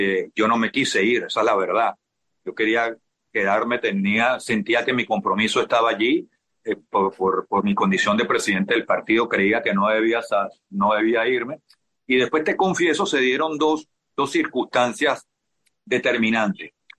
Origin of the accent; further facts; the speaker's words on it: Venezuela; soy el venezolano que más tiempo ha durado en una embajada